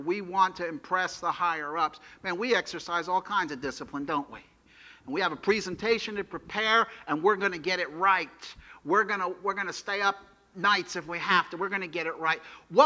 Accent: New Jersey, United States; I heard one school district in New Jersey, my home state, I'm ashamed to say

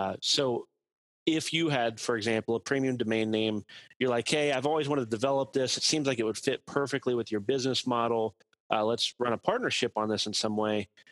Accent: Cincinnati, Ohio, United States; I'm from the Mill Creek Valley and here in Cincinnati. Dates back to my earliest business from the Valley

